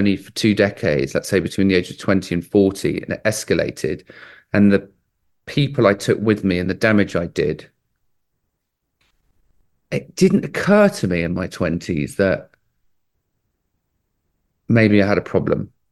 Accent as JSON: {"language": "English", "region": "England", "country": "United Kingdom", "tie": "born or raised there", "said": "And growing up in England, I mean, you guys know as well as I do, like you probably spend more time in the pub than you do at your house, right?"}